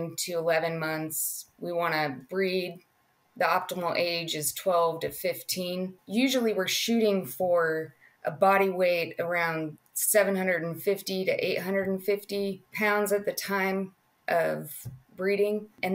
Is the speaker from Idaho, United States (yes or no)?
yes; Boise, Idaho, United States; now in Texas, United States; No, I'm native to Idaho. I grew up in Boise, Idaho.